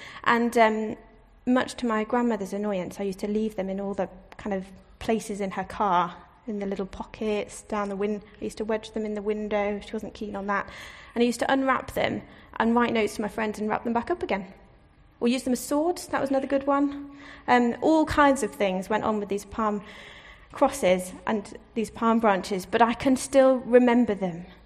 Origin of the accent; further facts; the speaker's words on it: Singapore; growing up in Singapore, the church building was very different to this one.